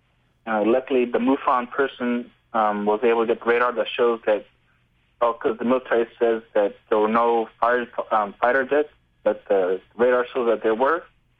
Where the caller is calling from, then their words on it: Dallas, Texas, United States; from Dallas, Texas.